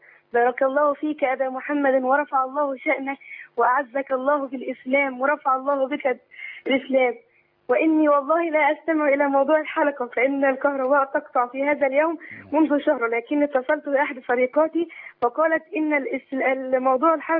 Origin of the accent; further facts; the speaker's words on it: Egypt; أنا من مصر متزوجة في الفيوم.